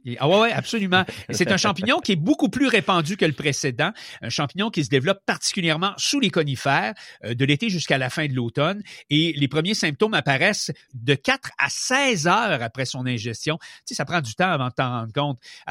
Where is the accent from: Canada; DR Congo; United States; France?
Canada; On ne le trouve encore qu'à de très rares endroits chez nous au Canada, dont la Colombie-Britannique.